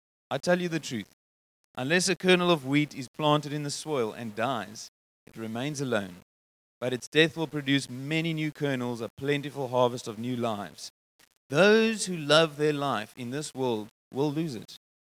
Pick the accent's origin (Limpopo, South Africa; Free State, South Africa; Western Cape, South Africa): Free State, South Africa; Bloemfontein; So I'm a teenager in the 90s growing up in Bloemfontein, and we used to skate.